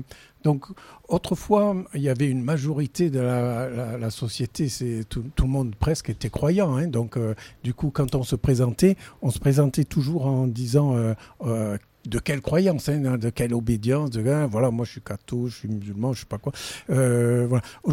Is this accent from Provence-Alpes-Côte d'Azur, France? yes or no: yes; Marseille, Provence-Alpes-Côte d'Azur, France; also born or lived in Aubagne; je suis né à Marseille il y a quelques années maintenant, et j'ai grandi là, sur Marseille et la région marseillaise, sur Aubagne et sur différents quartiers. Donc j'ai commencé autour de Mazargues et puis un petit peu sur La Rose